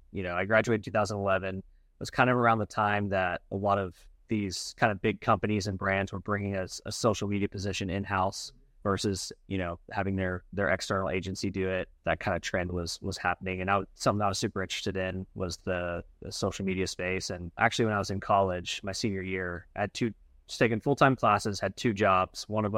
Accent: Springdale, Arkansas, United States; I grew up in Springdale, Arkansas. So just a town next to Fayetteville in Northwest Arkansas, where University of Arkansas is, and grew up there, went to high school.

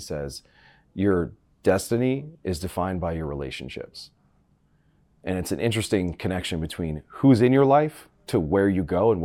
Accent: Canada; And my van, I'm from Canada, I'm used to the snow.

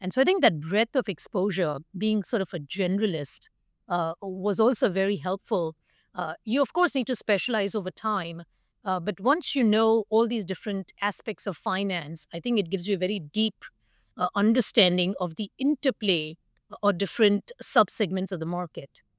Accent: India; back home when I grew up in India, women tend to have a subordinate role.

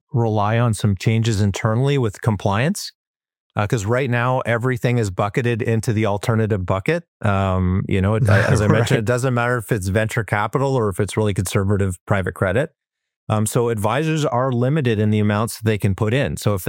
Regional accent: Canada; being Canadian

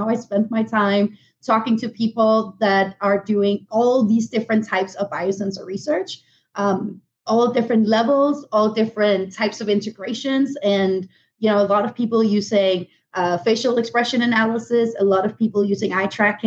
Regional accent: Denmark; English is a second language; moved away as an adult; now in United States; I'm originally from Denmark. Moved over to the U.S. around 10 years ago

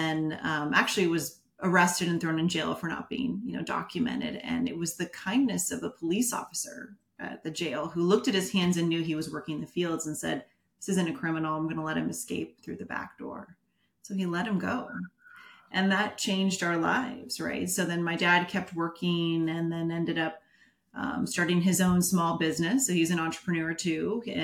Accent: San Jose, California, United States; So I grew up in San Jose, California. So I grew up in the Bay Area. My parents are from a very rural town outside of Guadalajara.

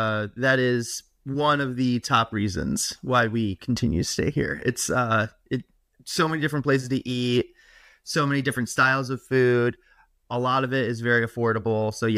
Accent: Michigan, United States; now in Portland, United States; I grew up in Michigan, and so I'm used to like the great summers narrative.

